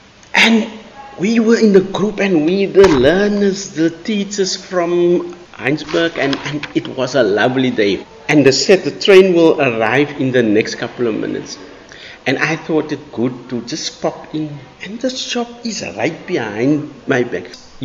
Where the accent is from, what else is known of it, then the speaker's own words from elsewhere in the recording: South Africa; I told him, I'm from South Africa and I really don't know what to do now.